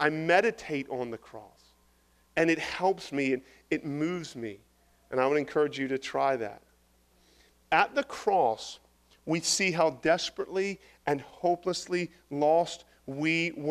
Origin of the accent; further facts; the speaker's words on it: New Jersey, United States; I grew up in South Jersey.